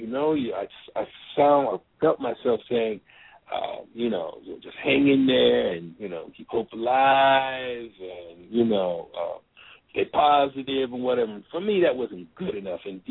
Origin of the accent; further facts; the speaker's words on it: Atlanta, Georgia, United States; now in New York, United States; And we're from Atlanta, and the only way to make that happen was to move to New York